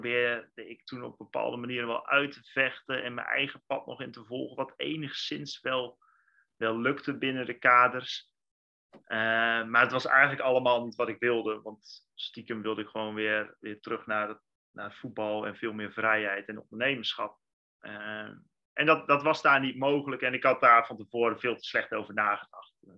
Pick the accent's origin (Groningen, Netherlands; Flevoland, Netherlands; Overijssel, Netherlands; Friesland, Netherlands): Overijssel, Netherlands; Enter; ja, ik ben opgegroeid in Enter, een heel klein plaatsje in Twente.